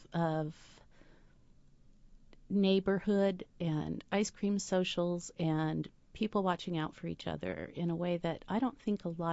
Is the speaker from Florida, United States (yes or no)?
no; Indianapolis, Indiana, United States; I was born and raised in Irvington and went to IPS schools and graduated from Howe High School